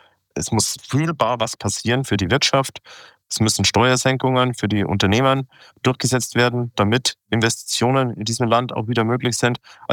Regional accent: Munich, Bavaria, Germany; Und ich bin aus München. Ich weiß, was das bedeutet.

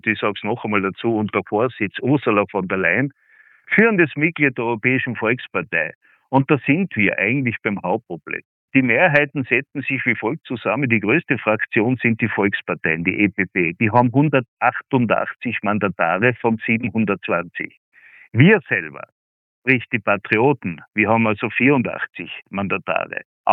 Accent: Tyrol, Austria; Wenn Sie sich die Situation der kleinstrukturierten Landwirtschaft, zum Beispiel bei uns in Tirol, anschauen.

